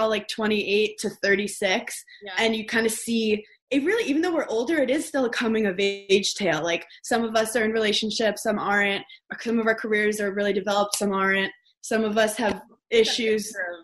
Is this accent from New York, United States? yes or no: yes; New York City, New York, United States; But my life was spent like going out to Long Island. I'm from New York City.